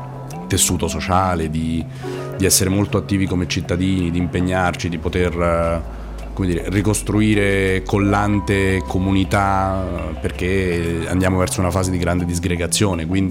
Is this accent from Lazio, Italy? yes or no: yes; Rieti, Lazio, Italy; io vengo da Rieti, che è una città di 50.000 abitanti, che sta nel centro Italia, sta a 70 km da Roma, non c'è la ferrovia.